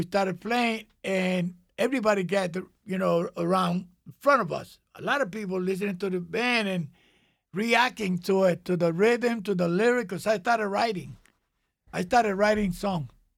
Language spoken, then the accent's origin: English; New York, United States; Because I came from New York, from Cortijo.